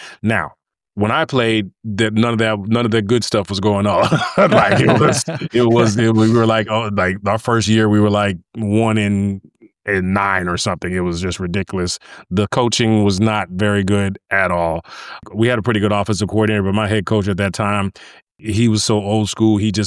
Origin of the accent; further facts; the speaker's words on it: Starkville, Mississippi, United States; So I'm from Mississippi originally, Starkville, Mississippi, Hail State out there.